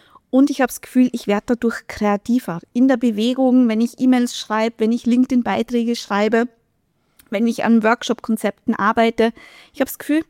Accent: Styria, Austria; Ja, ich kann meistens nicht verbergen, woher ich komme. Ich komme aus Österreich, genauer gesagt aus der grünen Steiermark in der Nähe von Graz.

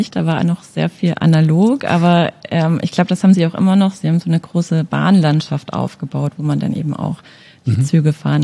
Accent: Nuremberg, Bavaria, Germany; Also ich bin in Nürnberg aufgewachsen

